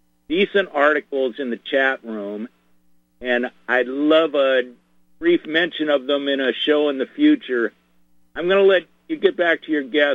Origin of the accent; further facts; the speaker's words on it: Seattle, Washington, United States; So, I have a little, you know, thing going in that I'm from Seattle